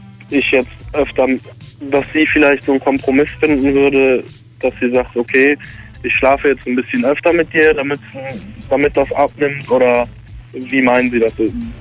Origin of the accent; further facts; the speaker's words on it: Wesseling, North Rhine-Westphalia, Germany; Ich komme aus Wesseling.